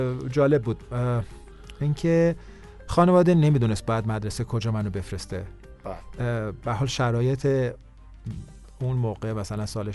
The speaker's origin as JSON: {"language": "Persian", "town": "Tehran", "region": "Tehran Province", "country": "Iran", "tie": "born there", "said": "تهران به دنیا اومدم."}